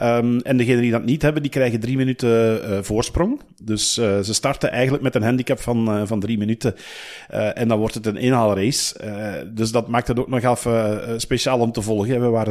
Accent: Belgium; Ja, en wij hebben dan als Belgen, we hadden er maar 1 aan de start

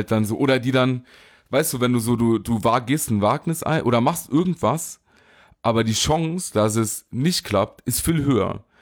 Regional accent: Saarland, Germany; da kann man sagen als Saarländer

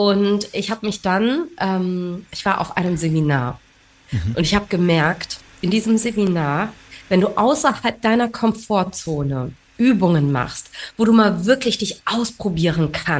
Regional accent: Germany; born there; ich bin als Flüchtlingskind hier in Deutschland zur Welt gekommen und meine Eltern sind aus Sri Lanka geflohen.

